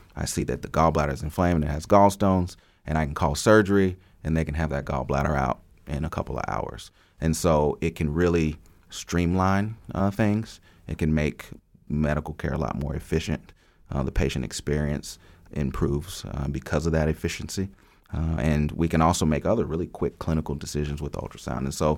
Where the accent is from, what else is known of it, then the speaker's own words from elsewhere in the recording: Tulsa, Oklahoma, United States; Yeah, so I, it would be fair to say that I grew up in Tulsa and I didn't really leave Tulsa a whole lot. We weren't a family that traveled a lot.